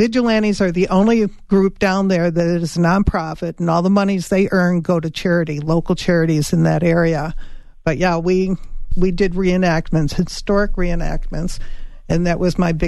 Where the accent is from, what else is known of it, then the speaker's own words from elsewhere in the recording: Chicago, Illinois, United States; I'm from Chicago, so I can tell you it wasn't always